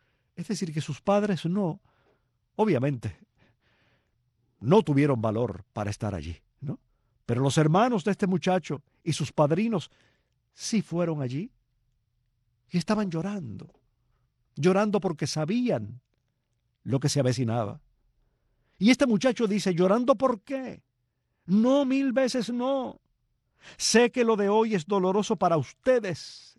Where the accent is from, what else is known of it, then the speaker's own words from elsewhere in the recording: Havana, Cuba; somos tres de La Habana